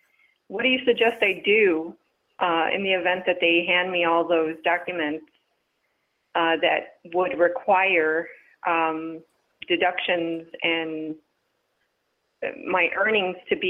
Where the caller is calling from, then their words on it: Kansas, United States; I'm an avid listener of your show, and I've called before, but I'm calling from Kansas this time.